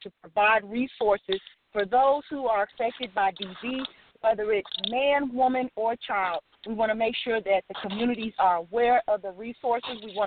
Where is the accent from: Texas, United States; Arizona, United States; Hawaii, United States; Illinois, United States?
Illinois, United States; Chicago; also born or lived in Blytheville, Arkansas; I'm actually a Chicago native, but when I don't claim Chicago as my hometown, my second hometown is Blytheville, Arkansas.